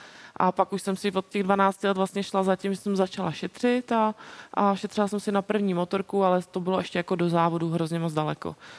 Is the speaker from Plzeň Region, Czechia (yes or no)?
no; Brno, South Moravian Region, Czechia; já jsem původem z Brna, tak takže jsem měla celkem blízko na brněnský okruh